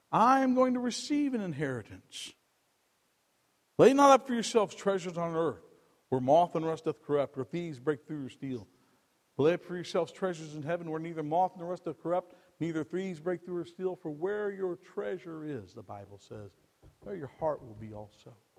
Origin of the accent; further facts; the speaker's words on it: United States; I'm glad I'm an American, amen?